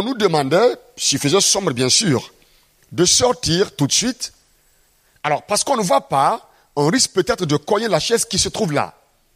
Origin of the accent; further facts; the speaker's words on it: Burkina Faso; Je viens du Burkina Faso.